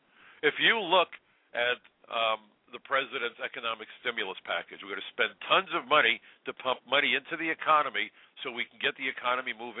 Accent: New York, United States; I'm a New Yorker. I went to Brooklyn College. You can't be more Brooklyn than that.

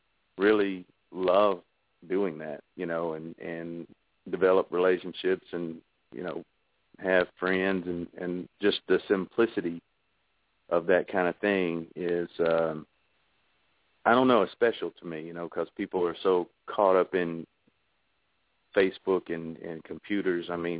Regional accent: Greenville, Alabama, United States; growing up in Greenville, Alabama. There's, there's McDonald's, there's a TGNY parking lot, there's, a stretch of road that goes over to the courthouse and makes a big square back to the hilltop and then back to McDonald's again

